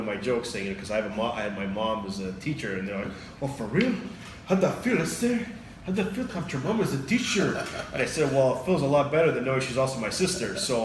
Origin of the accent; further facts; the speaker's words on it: Montreal, Quebec, Canada; but I'm from Montreal. I don't know anybody.